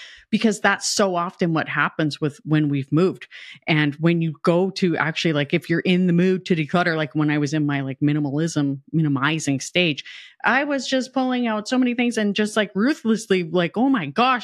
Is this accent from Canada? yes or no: yes; Canada; because I'm from Canada and hockey is like a big thing.